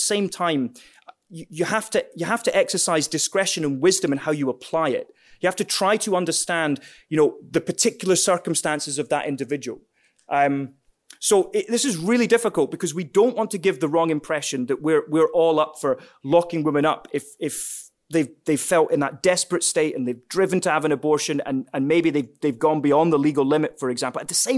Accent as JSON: {"language": "English", "region": "Scotland", "country": "United Kingdom", "said": "I'm from Scotland, yeah."}